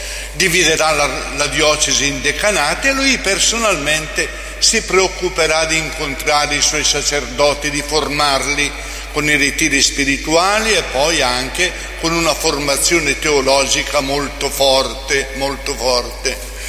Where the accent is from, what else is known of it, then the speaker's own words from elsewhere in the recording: Costa Serena, Lombardy, Italy; E ricordo che anche il mio paese, pensate, su in Val Brembana, a Costa Serena, c'era una cappelletta dedicata a San Rocco